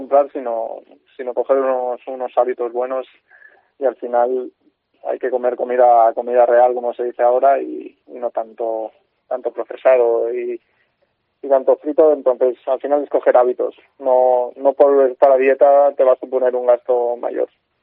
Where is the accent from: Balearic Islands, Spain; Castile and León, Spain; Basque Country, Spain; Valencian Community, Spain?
Valencian Community, Spain; Carcaixent; Nosotros somos de Carcaixent, un pueblo de Valencia, y lo tenemos allí, sí.